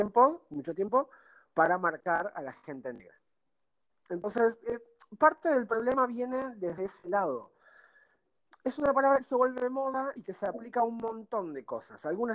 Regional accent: Argentina; Es como en Argentina nosotros usamos la palabra villero

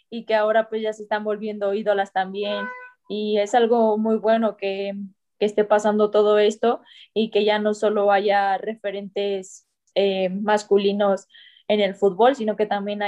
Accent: Cuautla, Morelos, Mexico; de donde yo era, de donde soy, mejor dicho, de Cuautla, Morelos

